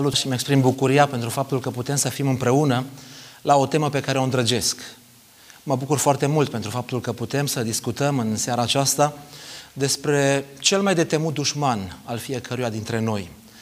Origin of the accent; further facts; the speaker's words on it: Arad, Arad County, Romania; îmi doream din toată inima că voi fi cel mai credincios tânăr pe care l-a văzut Aradul. Sunt arădean la origine.